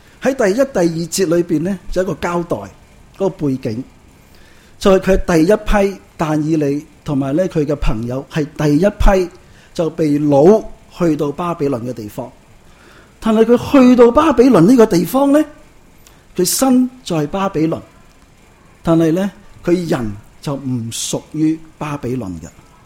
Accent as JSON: {"language": "Cantonese", "country": "Hong Kong", "tie": "born or raised there", "said": "那我是香港人，我在这个地方土生土长，那我当然是属于香港的啦。"}